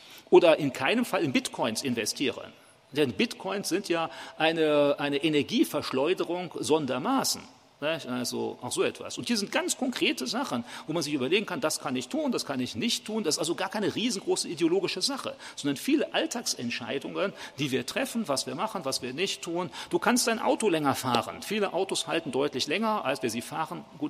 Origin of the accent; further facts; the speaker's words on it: Germany; Da sind wir doch als Deutsche eigentlich immer so zu erzogen.